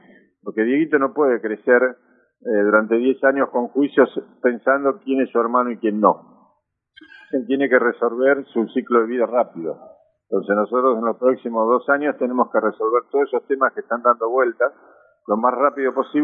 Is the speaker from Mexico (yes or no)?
no; General Belgrano, Buenos Aires Province, Argentina; en los años que me crié en General Belgrano